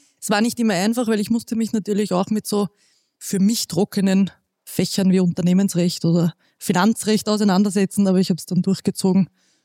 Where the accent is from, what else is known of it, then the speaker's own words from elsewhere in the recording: Ried im Innkreis, Upper Austria, Austria; Wir haben in meiner Heimatstadt, in Riedimingkreis, war damals der Fußball relativ groß.